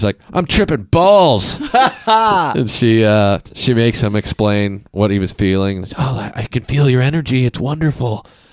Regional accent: Kansas City, United States; No, I'm from Kansas City.

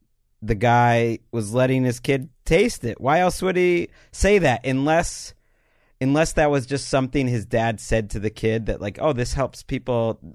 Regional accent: Wilbraham, Massachusetts, United States; A Massachusetts father from Holyoke, Western Mass, near where I grew up in Wilbraham

